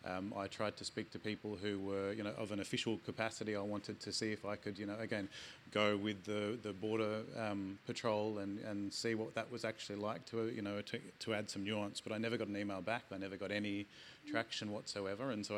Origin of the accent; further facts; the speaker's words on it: Australia; Hi, I'm an Australian.